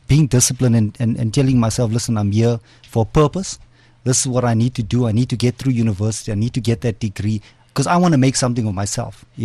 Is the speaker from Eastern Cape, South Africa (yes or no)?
no; Nelspruit, Mpumalanga, South Africa; one of the major turn points in my life was when I actually moved to Johannesburg to do my degree. So I'm a boy from Nelspruit all the way in Mpumalanga